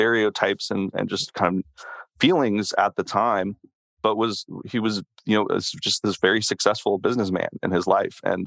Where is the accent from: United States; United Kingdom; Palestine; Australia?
United States; Tennessee; I love Memphis wrestling. Mm-hmm. And I'm from Tennessee.